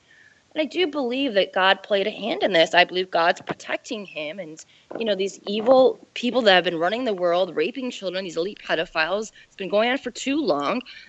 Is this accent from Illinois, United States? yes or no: yes; Illinois, United States; So I'm from Illinois.